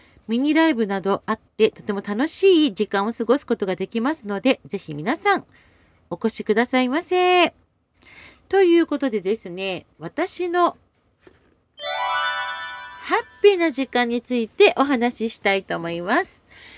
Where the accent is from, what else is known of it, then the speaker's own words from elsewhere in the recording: Yokohama, Kanagawa, Japan; 小学生の時に私横浜市なんですけれども